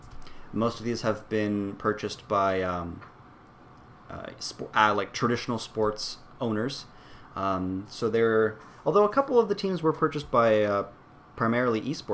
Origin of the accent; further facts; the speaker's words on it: Poland; And Poland, my home country, is 18th, which is awesome.